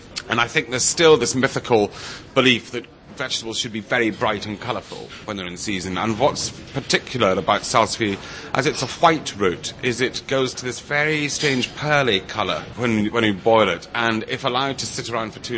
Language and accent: English; Scotland, United Kingdom; And being a Scotsman